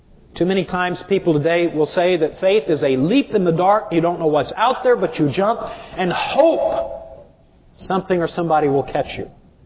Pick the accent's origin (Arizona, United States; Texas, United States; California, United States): Arizona, United States; Now, I was raised in Arizona, so there was always sand all over everything.